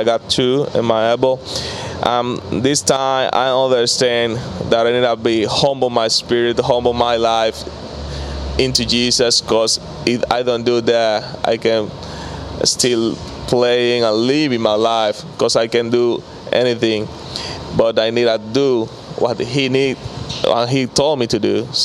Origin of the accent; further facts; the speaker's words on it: La Romana, Dominican Republic; English is a second language; I was fun to grow up in La Romana. I'm grateful to born here because I got a love memory, a good memories when I grow up in my hometown.